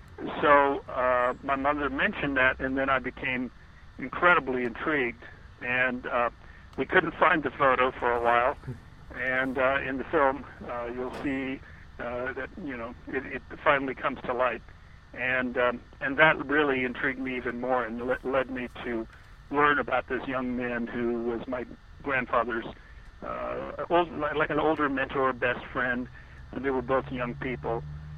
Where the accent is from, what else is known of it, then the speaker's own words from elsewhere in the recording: California, United States; Well, I'm born and raised in California, in Southern California. I'm Mexican American descent on one side, my mother's side of the family.